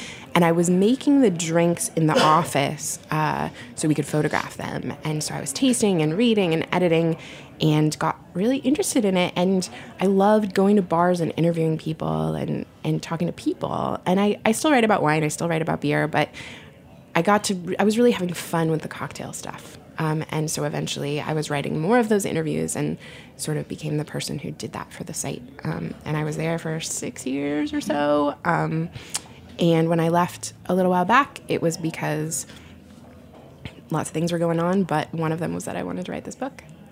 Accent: Portland, Oregon, United States; I'm from Portland. I like beer.

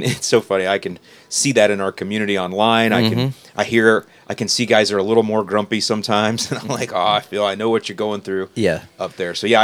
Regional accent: St. Petersburg, Florida, United States; now in Bradenton, United States; I was born and raised in St. Petersburg, which is off of Tampa Bay. And so now I live just south, right outside of Bradenton, so like 20 minutes from where I grew up.

